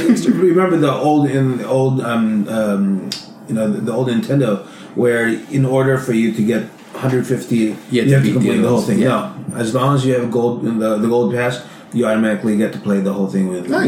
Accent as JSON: {"language": "English", "country": "Philippines", "said": "For those people who don't know, Louis and I, we're from the Philippines."}